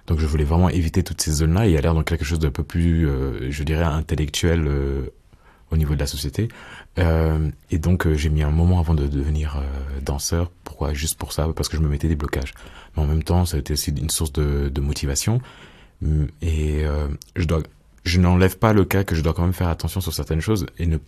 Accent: Switzerland; je suis suisse, mais que je suis aussi autre chose. Donc, c'est-à-dire camerounais, noir et plein, et tout ce qui vient avec.

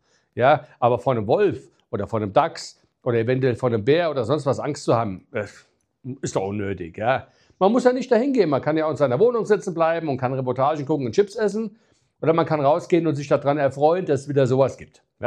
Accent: Bad Nauheim, Hesse, Germany; ich bin ja in Hessen geboren und aufgewachsen, in Bad Nauheim geboren.

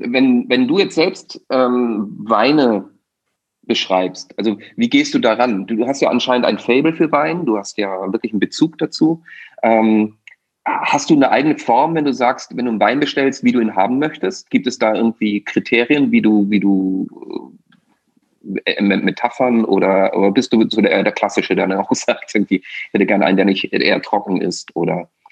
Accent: Austria; Ich bin Ösi, ja. Das heißt also, sprich, ich bin auch in einer Region durchaus groß geworden, wo es eben die Heurigen gibt.

